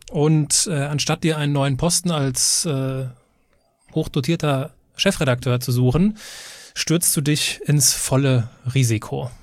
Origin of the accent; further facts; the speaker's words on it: Düsseldorf, North Rhine-Westphalia, Germany; also born or lived in Cologne; Ich als Düsseldorfer, der aber auch schon in Köln gewohnt hat